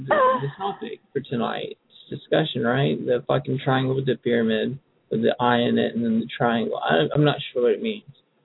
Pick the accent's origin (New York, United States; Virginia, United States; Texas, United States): Texas, United States; Fucking, I'm from Texas. Nigga, I've had every jerky there is.